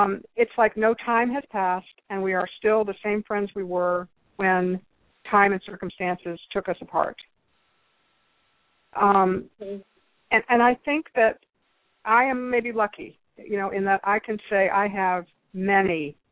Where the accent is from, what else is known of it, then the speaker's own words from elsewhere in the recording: United States; It's a very interesting thing being an American, I'll tell you.